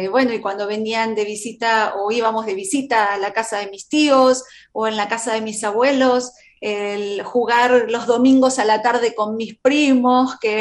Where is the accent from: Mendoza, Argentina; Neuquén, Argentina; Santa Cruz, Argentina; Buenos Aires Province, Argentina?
Buenos Aires Province, Argentina; Mar del Plata; born there; Bueno, yo nací en la ciudad de Mar del Plata, un primero de septiembre del año 1970.